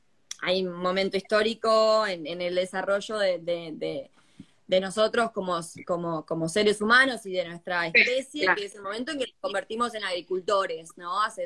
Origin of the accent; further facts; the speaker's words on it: Entre Ríos, Argentina; also born or lived in Mexico; now in Buenos Aires, Argentina; en febrero de 2019 me vuelvo a vivir acá a Argentina. Me vuelvo a vivir a... Yo soy de Entre Ríos, pero me vuelvo a vivir a Buenos Aires.